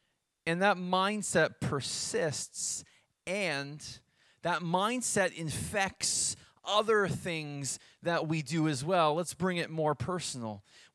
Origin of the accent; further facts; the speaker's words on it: Yarmouth, Nova Scotia, Canada; But I remember when I was growing up in Yarmouth, we had Acadian Lines bus service.